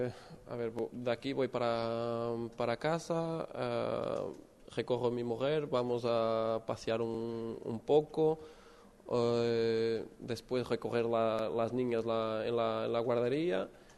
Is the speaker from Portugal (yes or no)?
yes; Norte, Portugal; Spanish is a second language; now in Málaga, Spain; un poco parecido a donde soy del norte de Portugal.